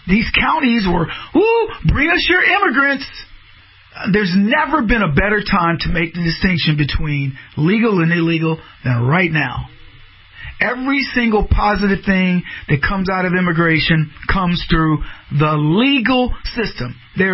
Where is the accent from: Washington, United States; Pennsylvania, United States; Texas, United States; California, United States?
Texas, United States; I grew up in Texas.